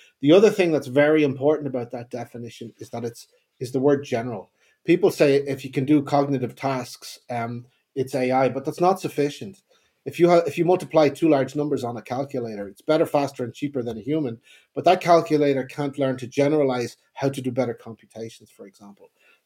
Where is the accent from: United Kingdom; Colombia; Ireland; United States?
Ireland; Dublin, Leinster; So I come from Dublin in Ireland, and I did my degree in electrical engineering, also my PhD in Dublin.